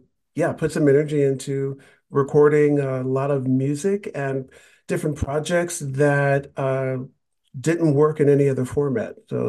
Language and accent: English; California, United States; so I grew up predominantly in the Bay Area, and all of my family, most of them are musicians, and that was around gospel music. We were Southern Baptist.